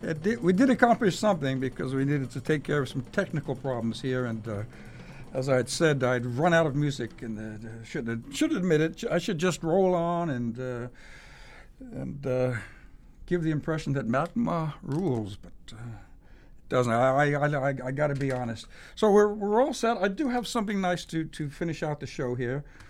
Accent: Maplewood, United States; I lived in Maplewood. I grew up in Maplewood.

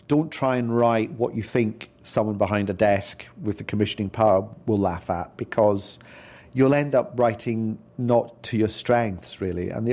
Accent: Glasgow, Scotland, United Kingdom; I grew up in Scotland, in Glasgow

